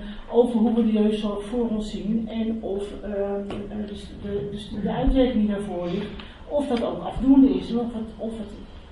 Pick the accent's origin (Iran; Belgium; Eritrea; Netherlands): Netherlands; Friesland; Ik ben Fries, dus.